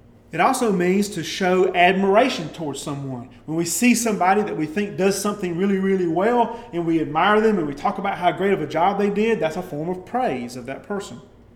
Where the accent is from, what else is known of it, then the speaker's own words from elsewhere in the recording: Southern United States, United States; accent: southern; L, it's my southern accent getting really strong there.